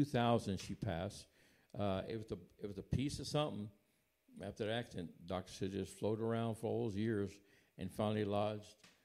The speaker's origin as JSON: {"language": "English", "town": "New Orleans", "region": "Louisiana", "country": "United States", "tie": "born or raised there", "said": "My sister and I grew up in New Orleans."}